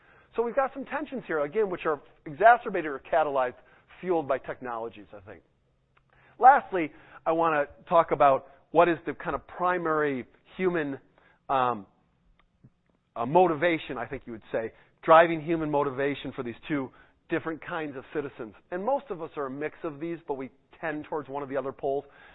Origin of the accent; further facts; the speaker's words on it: Detroit, Michigan, United States; When I was a kid growing up outside Detroit, big sports fan